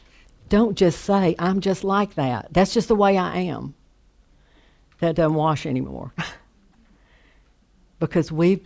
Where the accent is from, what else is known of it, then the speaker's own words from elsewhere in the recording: the South, United States; growing up in the South, how many of you have ever heard, you know, you are the spitting image of your mother